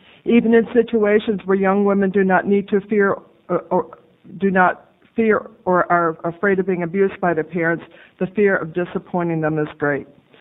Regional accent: Portland, Oregon, United States; I'm from Portland, Oregon, and I come as a representative of the YWCA.

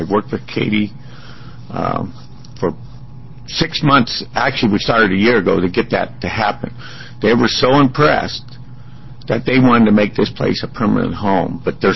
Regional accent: Oregon, United States; from Tillamook County. I'm a former resident over there for the past 35 years.

